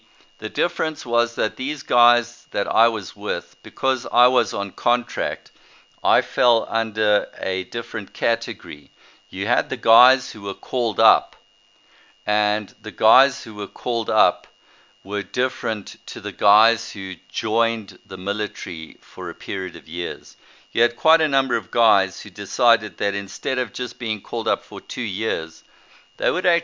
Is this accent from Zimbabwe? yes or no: yes; Zimbabwe; born there; I was born in Rhodesia. So there I was in South Africa, and I ended up in the Navy